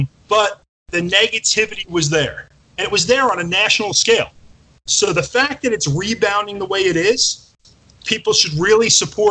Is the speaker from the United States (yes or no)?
yes; Atlantic City, New Jersey, United States; although I wasn't born in Atlantic City, I was born in Jersey City, New Jersey. And I emigrated to Atlantic City in my later years as a kid. And I have a love for Atlantic City, a genuine love for it.